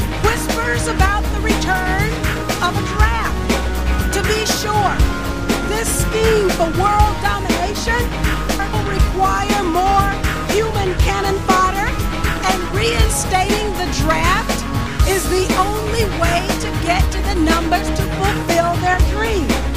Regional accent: Georgia, United States; Fort Stewart in my home state of Georgia

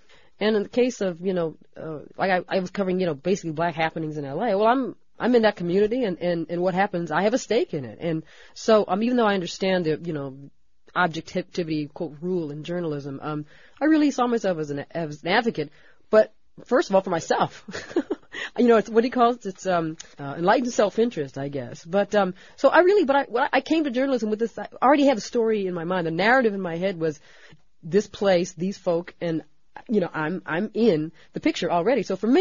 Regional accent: Los Angeles, California, United States; I didn't know the politics of art when I was growing up in South Central.

